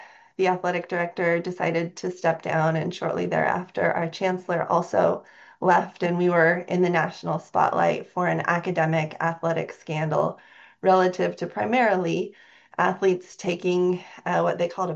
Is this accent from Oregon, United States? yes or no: yes; Sunriver, Oregon, United States; also born or lived in Portland; I'm original Oregonian, so I feel like I'm coming back to my roots.